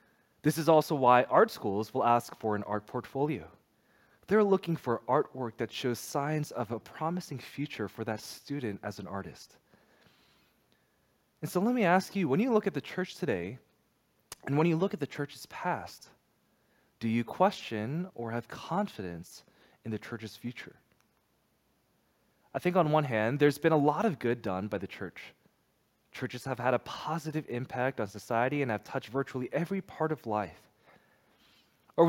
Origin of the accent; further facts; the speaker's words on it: New Jersey, United States; So I grew up in New Jersey all the way through high school, New Jersey Elementary School, New Jersey Middle School, New Jersey High School